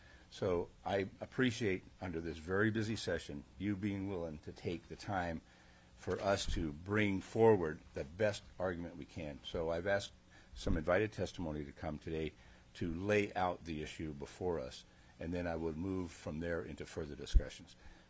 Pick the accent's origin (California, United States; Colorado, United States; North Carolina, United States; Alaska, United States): Alaska, United States; Being born and raised here, and most of us in my hometown just lived on the food abundance, whether it was in the river or whether it was out in the field.